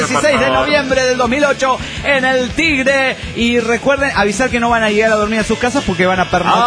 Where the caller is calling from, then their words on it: Guatemala; de Guatemala.